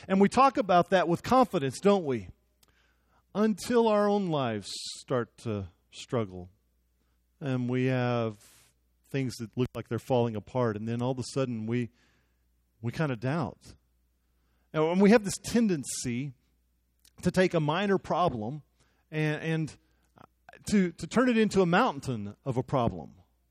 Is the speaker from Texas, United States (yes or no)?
yes; Odessa, Texas, United States; it's tough enough growing up in Odessa. You didn't have to put me in Oklahoma.